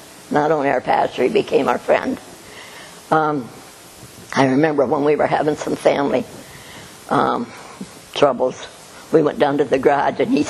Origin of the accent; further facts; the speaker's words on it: Natural Bridge, United States; Lauren was from Pitcairn, I was from Natural Bridge, so we came back and forth between the two churches.